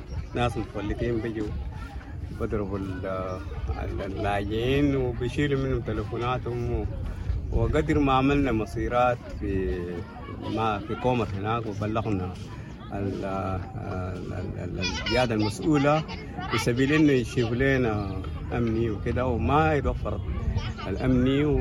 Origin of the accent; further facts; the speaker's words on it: Sudan; now in Ethiopia; أنا لاجئ من السودان، جيت أثيوبيا قبل سنة وهاية، وكنت في كومر وولالة وخلف وخامة بتاع الولالة.